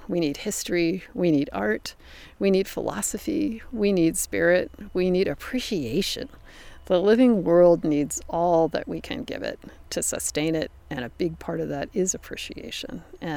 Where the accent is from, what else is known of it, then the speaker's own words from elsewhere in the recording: Pacific Northwest, United States; I come from the Northwest, which is a very benign place. Nothing is after you.